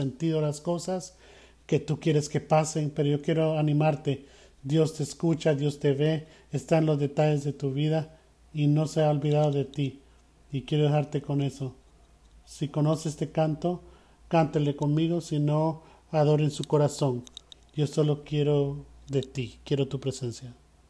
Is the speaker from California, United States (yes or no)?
no; Nashville, Tennessee, United States; Yo vine de Nashville, Tennessee. Mi familia vive acá y estoy visitándolos a ellos.